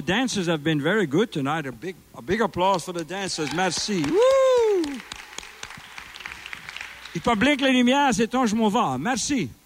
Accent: Canada; Je suis acadien. When I started school, actually, I couldn't speak a word of English. Mais j'ai appris.

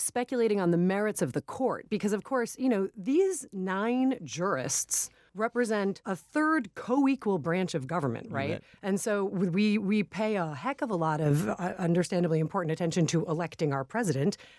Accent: Brooklyn, New York, United States; Well, I grew up in Brooklyn in New York City, the daughter of a union lawyer.

